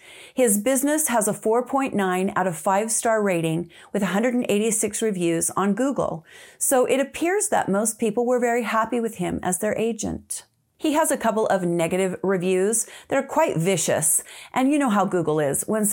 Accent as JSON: {"language": "English", "town": "Cedar City", "region": "Utah", "country": "United States", "tie": "born or raised there", "said": "a man in my hometown of Cedar City, Utah, had committed a family annihilation."}